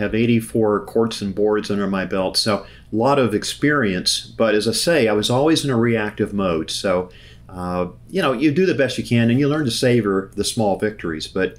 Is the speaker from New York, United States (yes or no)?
no; Memphis, Tennessee, United States; my sister and I went through a 7-year probate back in my hometown of Memphis, Tennessee.